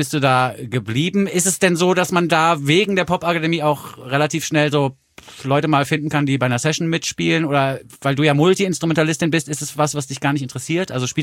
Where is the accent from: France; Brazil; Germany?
Germany; Frankfurt, Hesse; born there; ich bin ja geboren in Frankfurt am Main